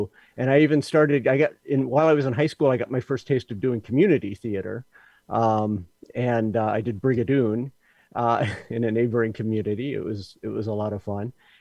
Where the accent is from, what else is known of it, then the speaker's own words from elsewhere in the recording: Indiana, United States; I grew up in Northwest Indiana, so we culturally, you know, there wasn't a lot